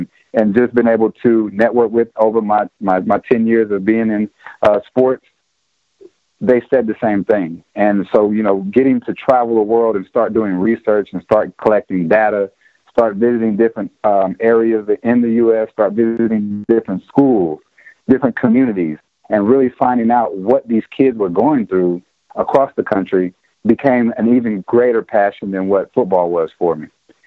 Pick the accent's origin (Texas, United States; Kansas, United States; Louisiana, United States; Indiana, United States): Kansas, United States; Coffeyville; born there; Well, I came in from Coffeyville, Kansas, is where I was born, small town in southeast Kansas.